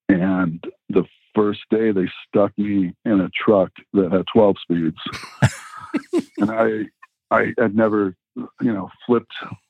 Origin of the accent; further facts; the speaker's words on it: Colorado Springs, Colorado, United States; also born or lived in Brooklyn; So I'm 48. I've grew up in Colorado my whole life. I was born in Brooklyn. My dad was in the Coast Guard. Then we moved to Colorado Springs